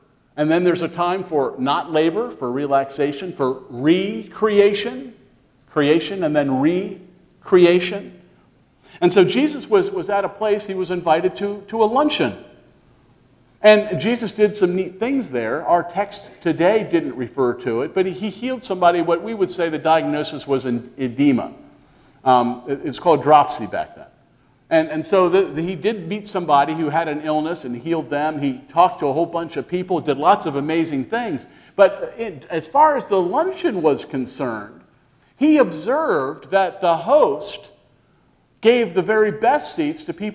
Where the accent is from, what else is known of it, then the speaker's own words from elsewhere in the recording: Maryland, United States; I'm from Maryland. It hurt my feelings, huh?